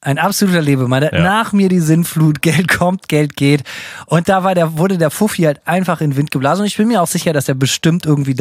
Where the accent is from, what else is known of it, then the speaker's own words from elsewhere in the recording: Bremen, Germany; Also bei uns in Bremen ist ja bundesweit dafür bekannt, eine sehr, sehr, sehr arme Stadt zu sein.